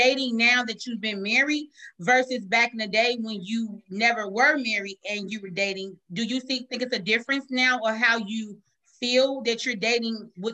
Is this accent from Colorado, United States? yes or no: no; Chicago, Illinois, United States; I can, because you know I'm from the Midwest as well. You know I'm from Chicago